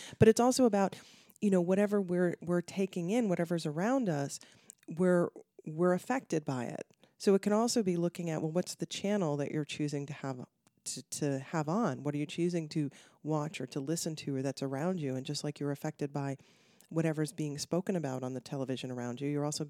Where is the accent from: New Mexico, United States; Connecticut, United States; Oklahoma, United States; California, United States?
Connecticut, United States; I grew up in Connecticut.